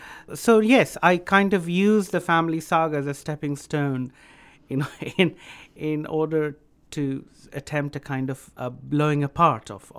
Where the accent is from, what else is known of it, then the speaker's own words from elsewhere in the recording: Kolkata, West Bengal, India; So in the 70s, when I was growing up in Calcutta